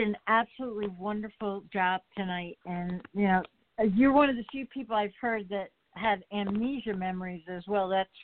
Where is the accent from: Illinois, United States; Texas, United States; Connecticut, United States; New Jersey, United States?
New Jersey, United States; from New Jersey, and good night.